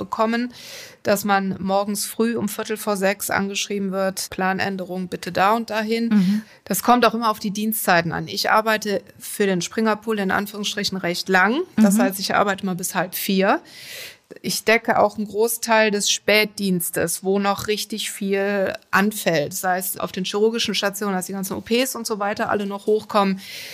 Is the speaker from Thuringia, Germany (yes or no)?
no; Bonn, North Rhine-Westphalia, Germany; ich komme ja aus Bonn